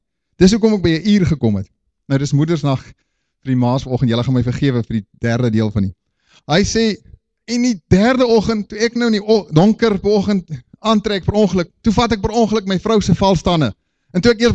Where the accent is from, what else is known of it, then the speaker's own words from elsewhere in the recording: Namibia; moved away as an adult; also born or lived in London, United Kingdom; ek is oorspronklik van Namibia af, daar groot geword en so in 2003 die Here my begin praat en wys gaan Londen toe. Nou ja, ons is Londen toe, ek op daai stadium, en die 1 jaar het toe 8 jaar geraak